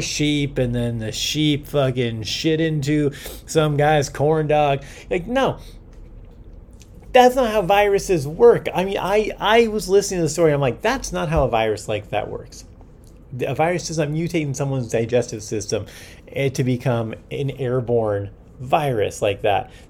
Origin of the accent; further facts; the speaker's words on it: United States; I usually don't read it because, you know, I'm American.